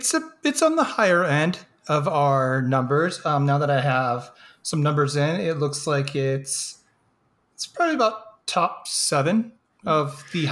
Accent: Ireland; I'm Irish. We don't get rid of grudges or anger very easily.

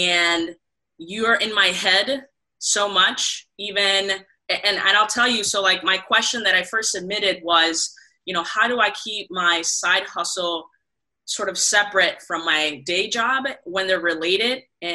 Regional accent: Puerto Rico; now in Miami, United States; So I'm in Miami, Florida, born and raised in Puerto Rico.

